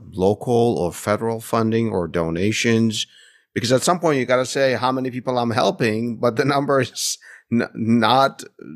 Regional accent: San Francisco, California, United States; You know, my hometown of San Francisco has a huge homelessness problem.

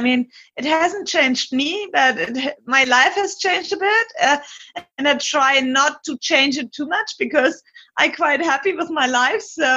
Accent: Bayreuth, Bavaria, Germany; born there; English is a second language; I was born in Bayreuth, and it's very close to Roth, so it's pretty much my home race.

